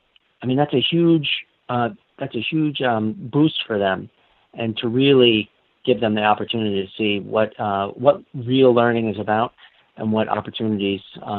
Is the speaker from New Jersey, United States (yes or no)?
yes; New Jersey, United States; I mean, I grew up in New Jersey learning in the Poconos in Eastern Pennsylvania and the mountains of Northern Jersey.